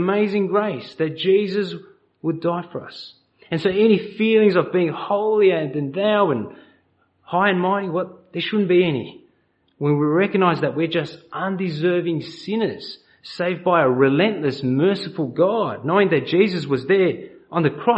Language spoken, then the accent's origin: English; Australia; I was born in Australia, the lucky country, and had the privilege of growing up here.